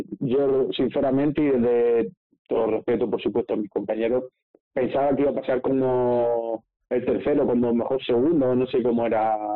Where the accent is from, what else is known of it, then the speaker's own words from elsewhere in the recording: Hellín, Castilla-La Mancha, Spain; Sí, en Ellín fue, en mi pueblo